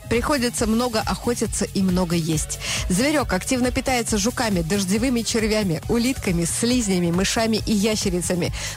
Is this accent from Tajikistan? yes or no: yes; Tajikistan; Я не знаю туркменского, потому что я из Таджикистана.